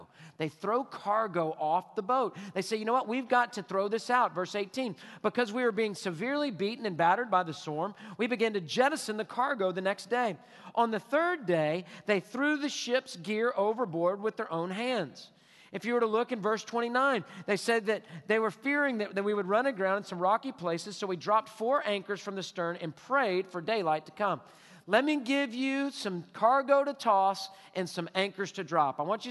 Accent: Texas, United States; I'm from Texas. I'm going home, okay? We don't do this in Texas.

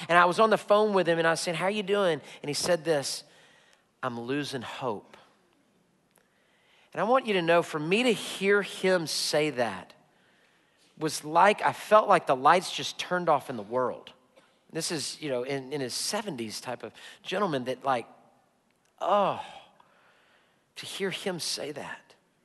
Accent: United States; As an American male, I sure like certainty more than I like mystery.

